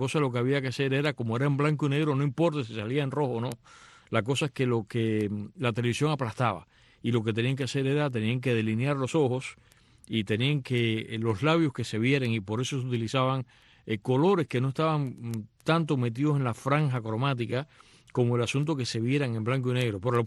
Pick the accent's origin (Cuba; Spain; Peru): Cuba; yo soy de los que crecí ya en los años 50, con una Cuba congelada en el pasado, yo crezco ya en medio de tantas privaciones y tantas escaseces